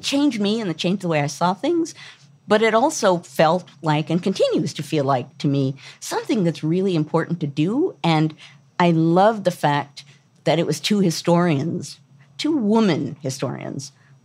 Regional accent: United States; and then as American women, we had a lot of feelings about it.

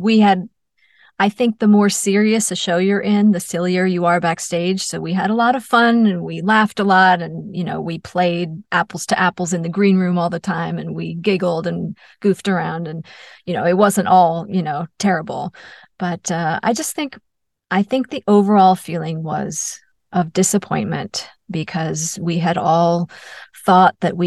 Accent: New York, United States; And, you know, I'm from New York.

